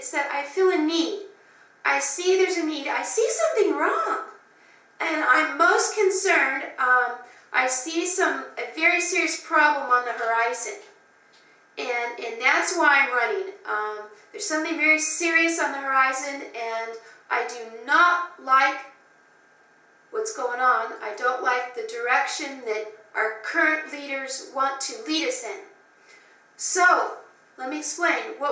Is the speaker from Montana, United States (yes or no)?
no; Caldwell, Idaho, United States; born there; I was born in Caldwell, Idaho, graduated from Caldwell Senior High.